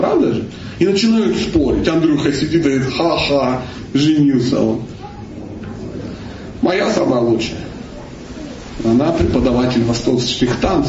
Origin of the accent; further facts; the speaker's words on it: Kalmykia, Russia; born there; Я родился в Калмыкии, у меня дедушка буддист, бабушка буддист, кот буддист, все буддисты. И я буддист.